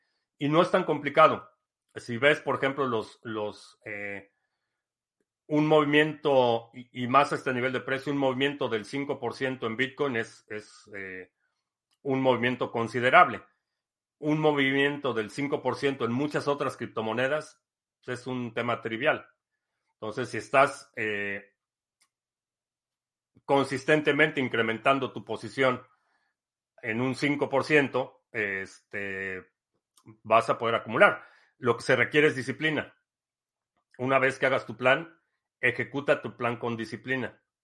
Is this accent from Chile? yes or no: no; Mexico City, Mexico; now in United States; Soy mexicano, sí, nací en la Ciudad de México y vivo en Estados Unidos desde hace mucho. Antes de que muchos de ustedes nacieran, llegué a Estados Unidos en el 2005.